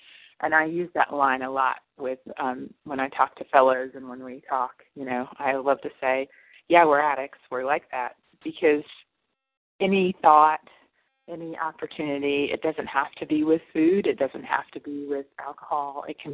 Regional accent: New York, United States; I'm from New York, and I'm recovered for today, one day at a time.

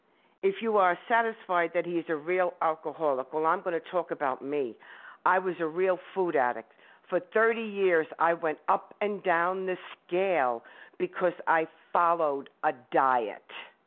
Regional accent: New York, United States; I am from Upper Westchester.

